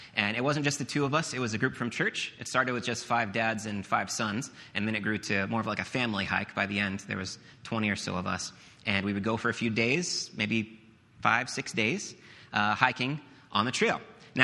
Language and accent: English; Florida, United States; Also, I'm from Florida. I don't know anything about mountains.